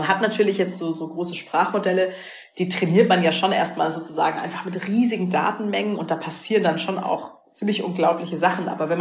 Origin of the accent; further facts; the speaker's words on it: Rhineland-Palatinate, Germany; born there; bin ja aus der Pfalz gebürtig